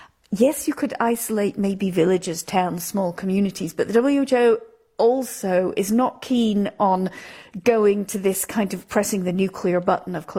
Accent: Bern, Switzerland; English is a second language; And in the meantime, in my hometown of Bern, the Swiss capital, I did a little tour of the supermarkets and the pharmacies.

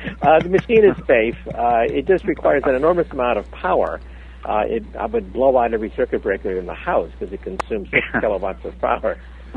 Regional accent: Palo Alto, California, United States; I grew up in Palo Alto, which is now Silicon Valley.

